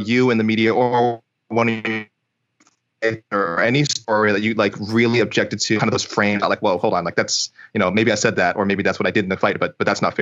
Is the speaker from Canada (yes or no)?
yes; Canada; I'm Canadian